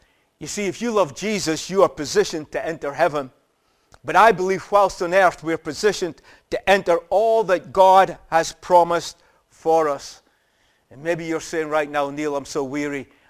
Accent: Nigeria; I would say, yeah, I'm Nigerian. And the interesting thing is, you know, the Nigerians would look at me and they would go, yeah, we can see that. Yeah, definitely Nigerian.

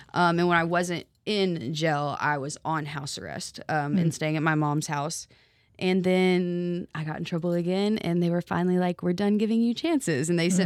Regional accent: Owensboro, Kentucky, United States; So I was born and raised here in Owensboro. And I've literally loved living here, honestly.

